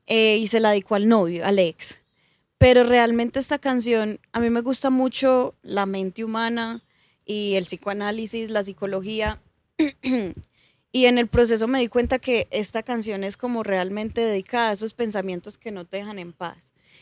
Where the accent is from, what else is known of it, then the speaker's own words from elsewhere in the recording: Medellín, Antioquia, Colombia; Cuando yo decidí salirme de la universidad, yo soy de Manrique.